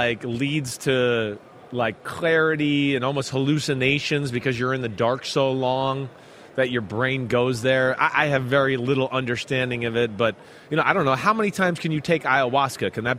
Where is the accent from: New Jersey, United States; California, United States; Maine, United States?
New Jersey, United States; accent: Jersey; moved away; I lost my jersey accent when I left Jersey for a long period of time, and people were always like, oh, you don't sound like you're from Jersey.